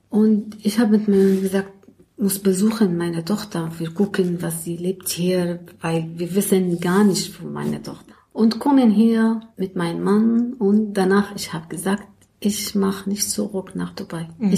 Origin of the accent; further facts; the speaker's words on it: Damascus, Damascus Governorate, Syria; German is a second language; moved away as an adult; now in Germany; Ich komme aus Syrien, aus Damaskus. Und ich bin 56 Jahre alt. Mhm. Ich bin verheiratet, ich habe zwei Kinder. Und ich bin in Deutschland seit ungefähr 6 Jahren gekommen.